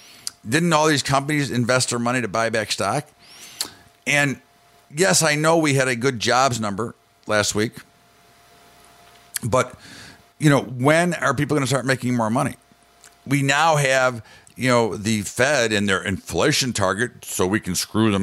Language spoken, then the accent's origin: English; Evanston, Illinois, United States; I'm from Chicago, and, of course, I'm a fan of Northwestern. Didn't go there, but, their local school. Actually, in the town I grew up in, Evanston, Illinois.